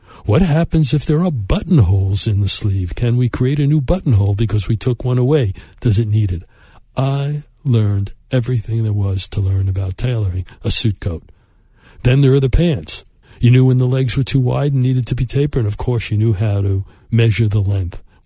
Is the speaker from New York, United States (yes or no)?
yes; Brooklyn, New York, United States; I grew up in Brooklyn, and there was a street in Brooklyn called King's Highway. It was the shopping area, kind of like Madison Avenue, but cheaper for local people.